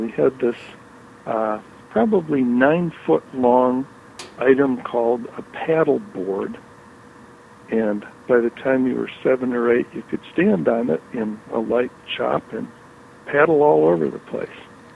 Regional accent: Highland Park, Michigan, United States; born there; I was born in Highland Park, Michigan, which was an enclave entirely surrounded by the city of Detroit in 1944.

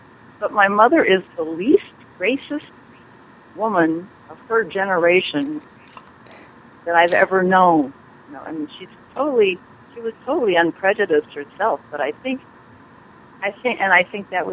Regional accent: Utah, United States; born there; I moved all over the country. I was born in Utah. I moved 12 times before I graduated from high school.

